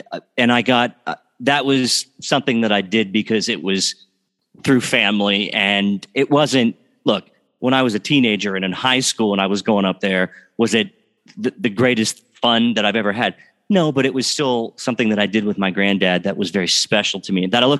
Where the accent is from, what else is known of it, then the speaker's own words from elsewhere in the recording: Hagerstown, Maryland, United States; Look, I loved it. I love my hometown. I have a indelible attachment to it.